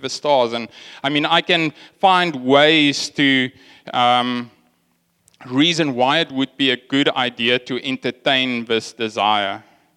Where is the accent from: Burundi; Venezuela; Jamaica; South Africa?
South Africa; Lydenburg, Mpumalanga; moved away as an adult; now in Cape Town, South Africa; I grew up in the Platteland, the countryside in Mpumalanga, a place called Lydenburg, and we had a farm outside of town where my father farmed with cattle.